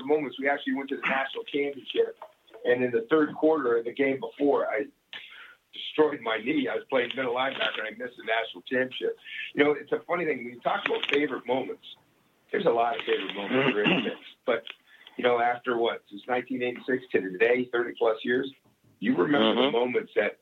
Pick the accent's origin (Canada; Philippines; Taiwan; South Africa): Canada; now in United States; I'm a Canadian citizen. Originally a Canadian citizen, I became a U.S. citizen in 2001.